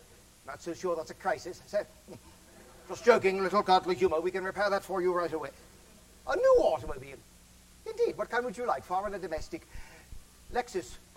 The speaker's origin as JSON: {"language": "English", "town": "Atlanta", "region": "Georgia", "country": "United States", "said": "I'm from Atlanta, Georgia. I'm an actor."}